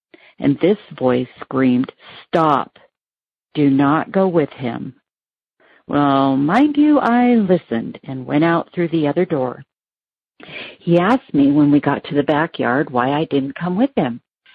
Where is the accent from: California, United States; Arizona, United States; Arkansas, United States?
Arizona, United States; Prescott; I'm from Prescott, Arizona.